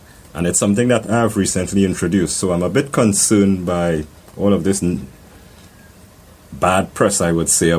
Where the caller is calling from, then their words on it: Trinidad & Tobago; I'm calling from Trinidad and Tobago, the Twin Island Republic in the Caribbean.